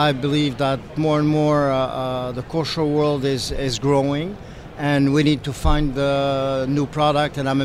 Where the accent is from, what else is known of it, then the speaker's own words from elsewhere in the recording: Montreal, Quebec, Canada; I'm from Montreal, Quebec.